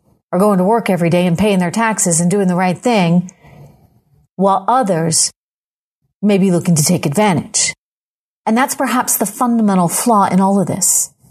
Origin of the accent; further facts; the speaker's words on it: New Hampshire, United States; they may have heard me tell this story of where I grew up in New Hampshire, a nearby family, a neighbor